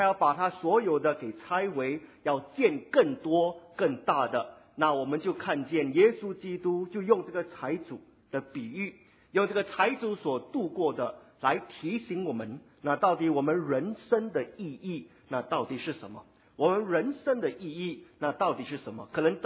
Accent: Singapore; 那不过可惜的就是我们新加坡人常常，或者我们自己常常以为我们不够。

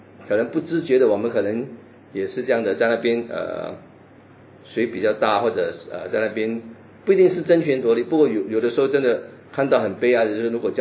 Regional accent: Singapore; 我们说我们也是新加坡人

